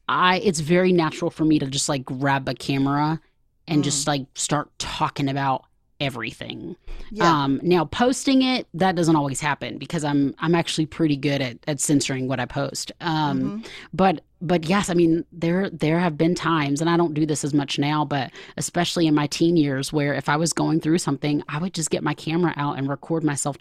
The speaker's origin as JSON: {"language": "English", "region": "Georgia", "country": "United States", "accent": "Georgia", "said": "we're from Georgia, so we're like, you know, my accent will show up here and there"}